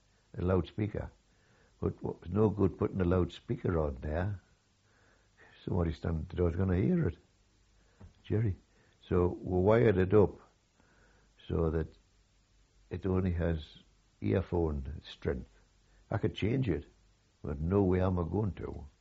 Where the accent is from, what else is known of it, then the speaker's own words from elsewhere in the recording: North East England, United Kingdom; I'm a Northumbrian, I was born in Northumberland. My father came from Durham. My mother came from Durham.